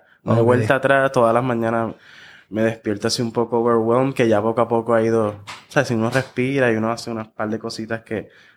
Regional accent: Ciales, Puerto Rico; estoy hablando en televisión de que en mi pueblo, en Ciales

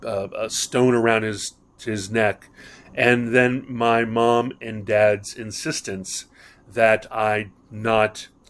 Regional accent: Hawaii, United States; growing up in Hawaii and needing to pass as local, even though I was Haole

